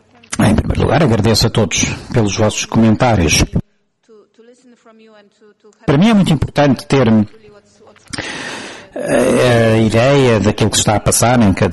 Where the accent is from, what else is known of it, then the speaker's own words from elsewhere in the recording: Poland; Portuguese is a second language; eu sou polaca, como sabem